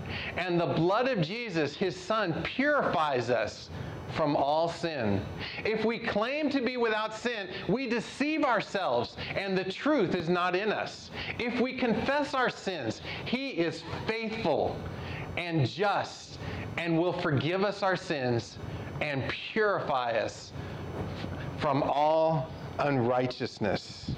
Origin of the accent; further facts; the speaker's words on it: California, United States; I grew up born and raised in California.